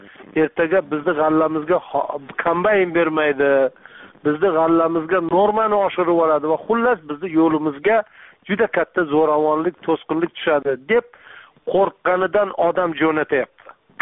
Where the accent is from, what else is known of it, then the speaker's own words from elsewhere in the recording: Jizzakh Region, Uzbekistan; men o'zim tug'ilib o'sgan Jizzax tumanining Malgizor tog' etaklarida o'zim bolaligim o'tgan, o'zim tug'ilgan qishloqlarda